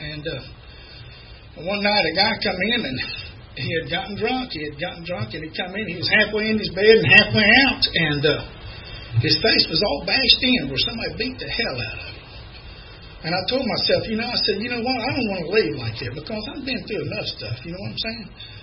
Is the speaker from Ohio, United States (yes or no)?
yes; Ohio, United States; You know, I'm from Ohio, and you know, they got them little rows and pull up in.